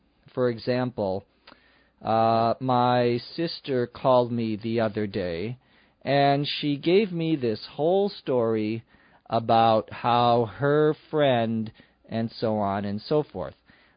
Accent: Minnesota, United States; since I was born and raised or grew up in Minnesota, it is my home state. It is the state where I was born.

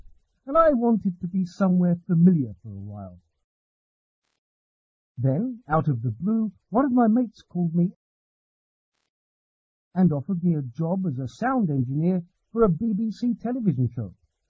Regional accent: London, United Kingdom; also born or lived in Sydney, Australia; Even though I was born in Sydney, I will always consider London my home.

